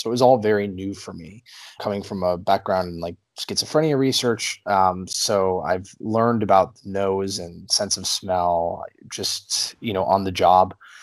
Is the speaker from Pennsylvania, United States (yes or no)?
yes; Erie, Pennsylvania, United States; now in Pittsburgh, United States; I'm actually from Erie, Pennsylvania, and I've been living in Pittsburgh for, almost 6 years now.